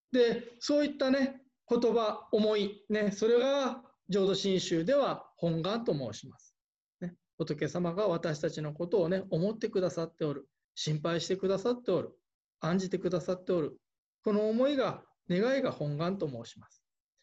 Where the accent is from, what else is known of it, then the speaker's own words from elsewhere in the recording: Hiroshima, Japan; まあ、私広島の出身でありますけれども